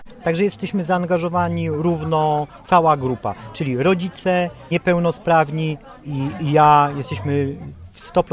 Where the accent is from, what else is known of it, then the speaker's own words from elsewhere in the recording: Warsaw, Masovian Voivodeship, Poland; Moje związki ze strażą dosyć późno się zaczęły tak naprawdę, bo ja się wychowałem w Warszawie.